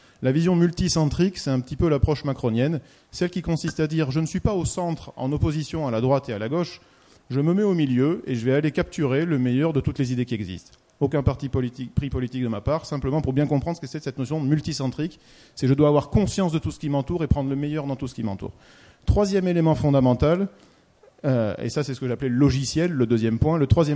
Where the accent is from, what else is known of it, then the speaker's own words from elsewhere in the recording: France; en tant que Français et Européen.